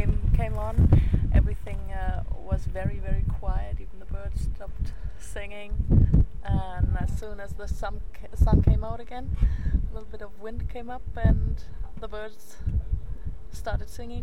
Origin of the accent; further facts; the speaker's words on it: Munich, Bavaria, Germany; From Munich, Germany.